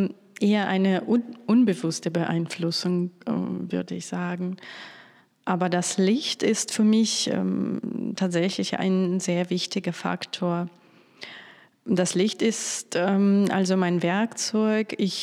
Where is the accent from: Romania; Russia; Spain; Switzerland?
Russia; Kaliningrad, Kaliningrad Oblast; now in Düsseldorf, Germany; Da habe ich meine Heimatstadt Kaliningrad fotografiert.